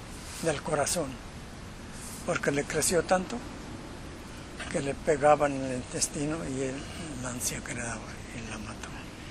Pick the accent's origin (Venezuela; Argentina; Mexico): Mexico; moved away; yo vine fregado de México. Allá no había trabajo.